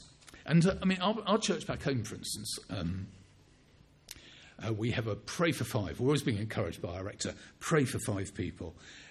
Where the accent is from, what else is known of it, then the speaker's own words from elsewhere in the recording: England, United Kingdom; I mean, I know we're English and reserved and so on.